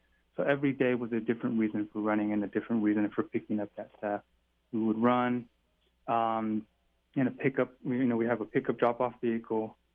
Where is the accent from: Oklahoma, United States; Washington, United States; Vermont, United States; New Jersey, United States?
Washington, United States; Yakima; Cascade Mountains in Washington State, where the sun shines roughly 300 days a year, is my desert, my hometown of Yakima.